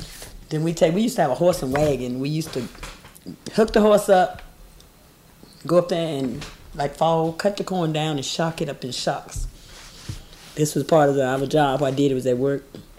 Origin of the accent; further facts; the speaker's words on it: Mebane, North Carolina, United States; born there; I was born in Mebane, North Carolina, right here in Mebane, at, I believe it was Mebane Clinic at the time, in 1951. Which it was two of us. I had a twin brother.